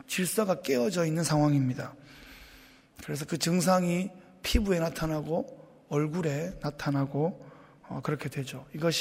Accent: Daegu, South Korea; 제가 어릴 때 대구에서 살았는데 대구 전체 인구가 뭐 200만이다, 뭐 300만이다 그럴 때였는데

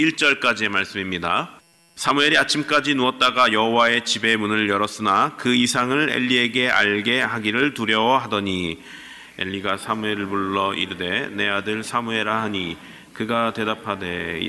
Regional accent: Seogwipo, Jeju, South Korea; now in New Jersey, United States; 저는 대한민국 제주도에서 왔습니다. 네, 서귀포 제일 남단 한 가운데에서 왔어요.

